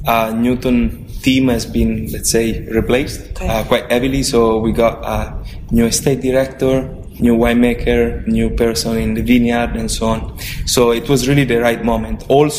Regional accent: Milan, Lombardy, Italy; English is a second language; Yes, I'm originally from Milan.

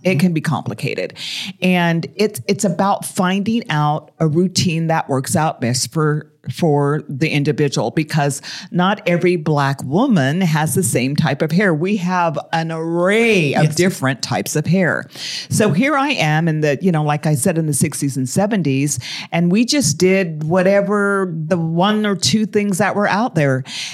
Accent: Utah, United States; and I'm from Utah, okay, and I was raised in, you know, 60s, 70s, early 80s in Utah

